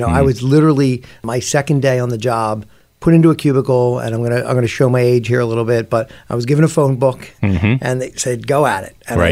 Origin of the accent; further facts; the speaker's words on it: Plymouth Meeting, Pennsylvania, United States; Sure. I grew up in Plymouth Meeting.